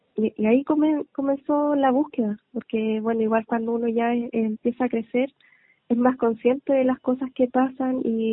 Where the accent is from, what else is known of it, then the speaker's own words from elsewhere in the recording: Nueva Imperial, Araucanía, Chile; Yo viví y crecí en Nueva Imperial, siempre estuve viviendo en la ciudad. Si bien tenía familia en el campo